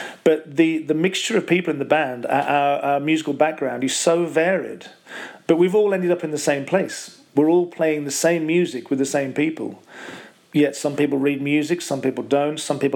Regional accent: Wolverhampton, West Midlands, United Kingdom; because I'm originally from the West Midlands. I'm from Wolverhampton.

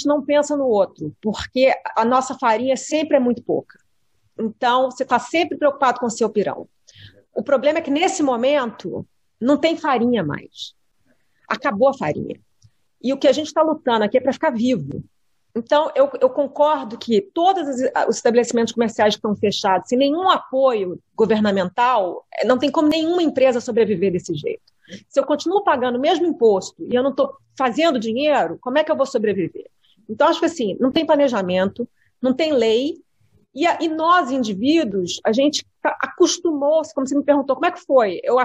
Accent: Brazil; moved away; Eu sou brasileira, cara. Não é porque eu saí daqui que eu voto no Brasil, eu pago imposto no Brasil ainda, meu domicílio fiscal é o Brasil

